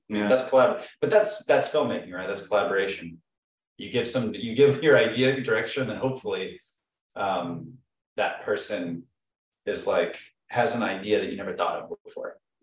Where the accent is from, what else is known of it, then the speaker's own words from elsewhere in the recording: San Diego, California, United States; growing up in San Diego, there's not very many people who make it in the entertainment business.